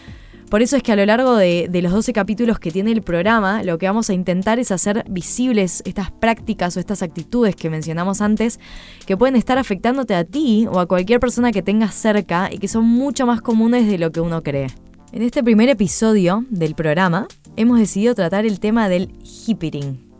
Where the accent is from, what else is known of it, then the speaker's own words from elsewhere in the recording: Buenos Aires, Argentina; born there; Tengo 24 años y supongo que el acento me delata. Nací en Buenos Aires, Argentina.